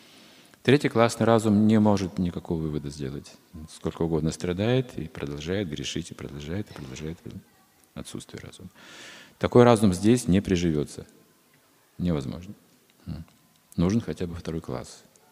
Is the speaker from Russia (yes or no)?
no; Belarus; Я из Беларуси.